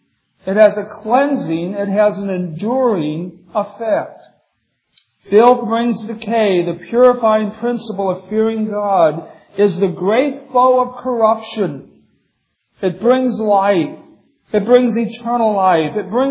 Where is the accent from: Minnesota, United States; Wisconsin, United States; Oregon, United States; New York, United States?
Minnesota, United States; Minneapolis; born there; I was born in Minneapolis. My dad was attending Northwestern Seminary way back in the late 40s, early 50s.